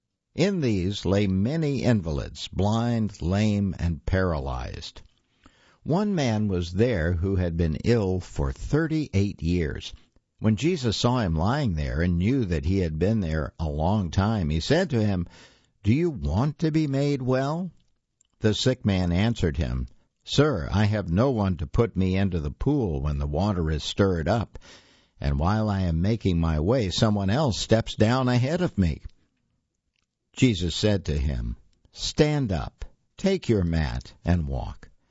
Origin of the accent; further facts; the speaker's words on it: American South, United States; I grew up in the American South